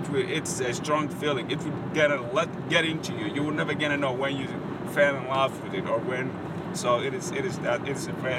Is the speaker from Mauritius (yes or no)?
no; Ethiopia; English is a second language; moved away as an adult; now in United States; I came here 2.5 years ago. So I'm from Ethiopia originally, and then I grew up with soccer.